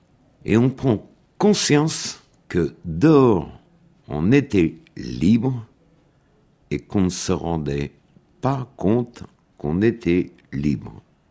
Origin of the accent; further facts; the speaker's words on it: Clichy, Île-de-France, France; born there; j'ai 76 ans. Je suis né à Clichy, Seine, 92, en 39 donc.